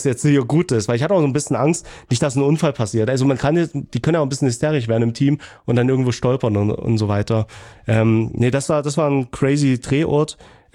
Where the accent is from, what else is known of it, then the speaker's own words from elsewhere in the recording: Remse, Saxony, Germany; ich komme ja aus Nähe Klauchau, aus Rems, ist ein ganz kleines Dorf.